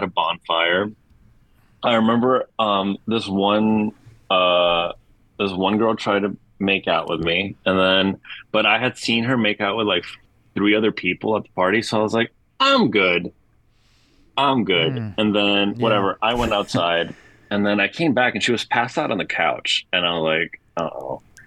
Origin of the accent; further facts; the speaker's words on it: Miami, Florida, United States; I'm from Miami originally.